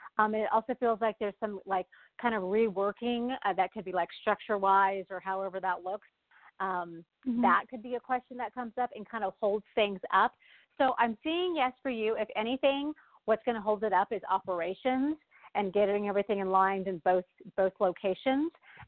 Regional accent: Houston, Texas, United States; Well, I'm from Houston, so I'm kind of partial myself.

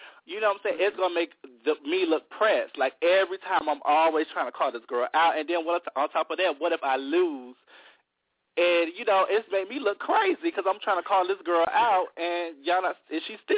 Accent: Florida, United States; Yes, I am from Florida.

